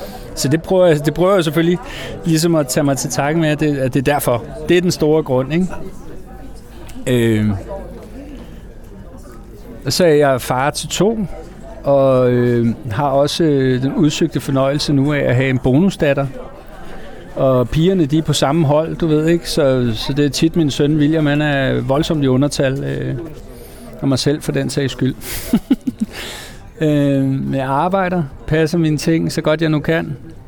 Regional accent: Råby, Zealand, Denmark; jeg blev født ude i Råby, hedder det, ude på Østmøn.

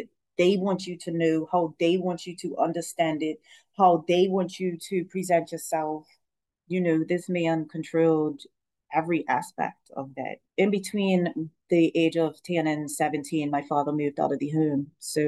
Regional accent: St. George's, Saint George, Grenada; So traditionally, I'm from St. George's

